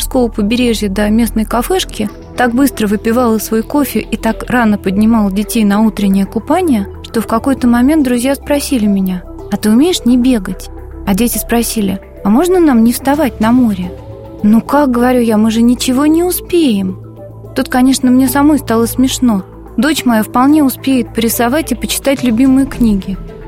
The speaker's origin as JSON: {"language": "Russian", "region": "Moscow", "country": "Russia", "said": "я профессиональный москвич."}